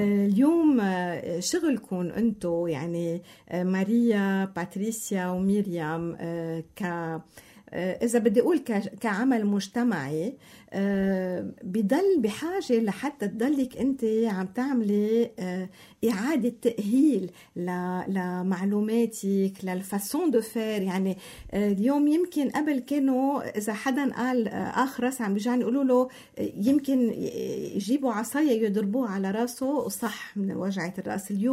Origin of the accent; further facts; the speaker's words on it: Lebanon; نحن كلبنانيين